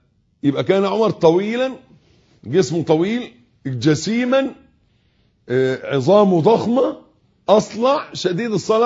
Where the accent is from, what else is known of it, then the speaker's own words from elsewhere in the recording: Egypt; في عرفنا كمصريين